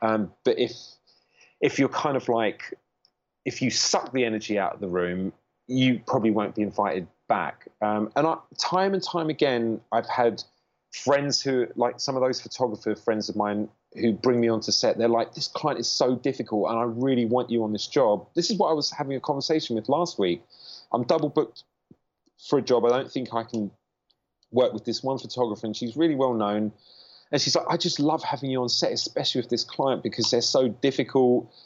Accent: United Kingdom; accent: British; now in New York, United States; No one really thinks too much about my British accent, I have to say.

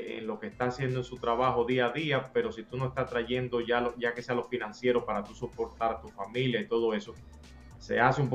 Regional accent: Santo Domingo, Dominican Republic; yo me crié mi vida entera en Santo Domingo, pero mi familia primordial vive en San Pedro de Macorís, entonces yo todos los fines de semana iba allá y la descendencia de mi familia viene de Padres de las Casas

